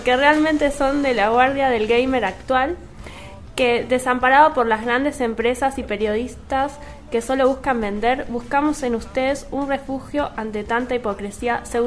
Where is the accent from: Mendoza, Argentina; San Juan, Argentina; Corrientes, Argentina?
Mendoza, Argentina; Soy de Mendoza.